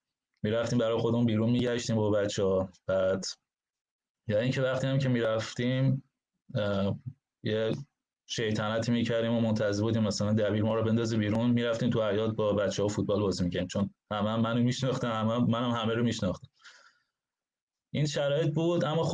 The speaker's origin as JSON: {"language": "Persian", "country": "Iran", "tie": "born or raised there", "moved": "as an adult", "said": "یه دوره که کودکیم بود تا نوجوانی، و بعدم از نوجوانی تا تقریبا همون 30 سالی که از ایران اومدم بیرون."}